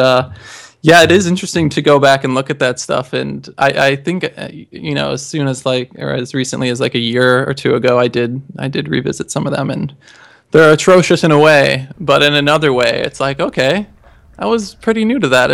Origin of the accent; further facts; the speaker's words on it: Ottawa, Illinois, United States; I'm from the Midwest. I'm from Illinois, just a little cornfield town called Ottawa, where not much news gets in or out.